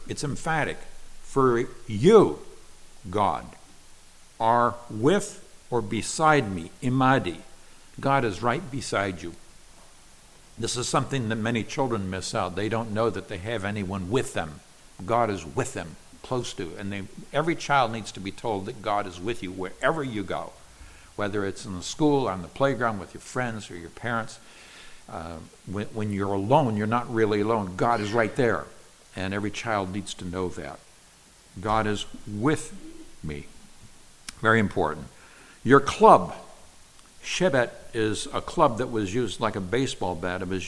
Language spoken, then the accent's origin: English; Nigeria; I grew up in Nigeria, West Africa.